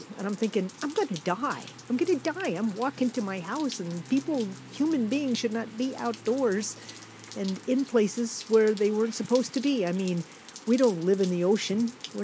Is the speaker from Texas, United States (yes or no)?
no; Davenport, Iowa, United States; I grew up in Davenport, Iowa, where it got to be below zero.